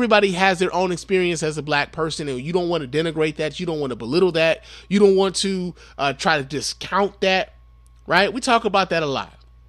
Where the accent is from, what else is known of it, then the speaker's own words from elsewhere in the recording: Chicago, Illinois, United States; I am a native of Chicago. I am from Chicago. I am a son of Chicago.